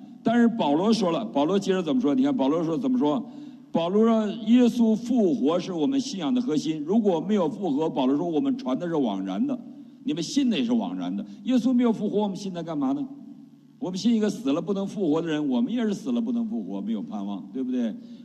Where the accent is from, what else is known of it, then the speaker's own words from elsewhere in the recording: Northeast China, China; 我们东北人拜那个叫保家仙儿